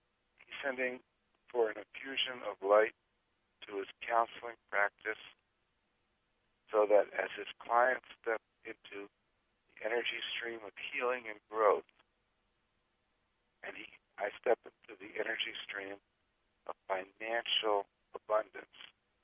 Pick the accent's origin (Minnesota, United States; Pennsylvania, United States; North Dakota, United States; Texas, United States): Pennsylvania, United States; Philadelphia; And of course, Philadelphia is my hometown.